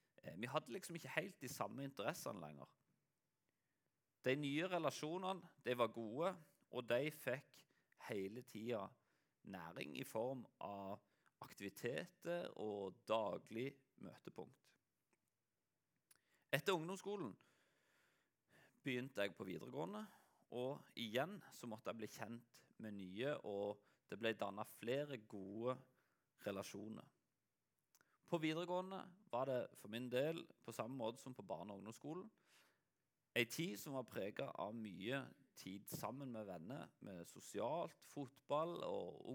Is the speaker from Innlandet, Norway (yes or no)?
no; Lyngdal, Agder, Norway; moved away as an adult; also born or lived in Kristiansand; now in Varhaug, Norway; jeg kommer jo egentlig fra Lyngdal, og der bodde jeg til jeg var 19 år. Da flyttet jeg til Kristiansand for å gå på bibelskole. Og i Kristiansand bodde jeg frem til jeg var 24. Og så flyttet jeg her til Varhaug.